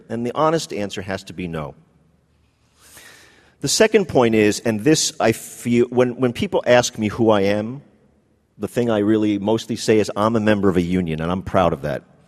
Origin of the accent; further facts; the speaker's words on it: New York, United States; I'm going to be generally using my hand movements like this as a New Yorker